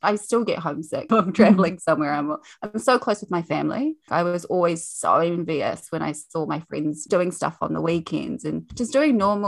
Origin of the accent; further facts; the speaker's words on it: Hamilton, Waikato, New Zealand; So I grew up in Hamilton. I lived in Koromātua, which is, it's like past the Mormon temple.